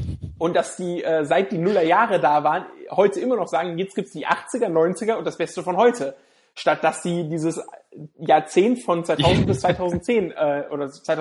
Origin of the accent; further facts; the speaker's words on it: Lower Saxony, Germany; Bei uns in Niedersachsen, also wir kommen ja aus Südniedersachsen, an der Grenze zu Hessen, oder fast an der Grenze zu Hessen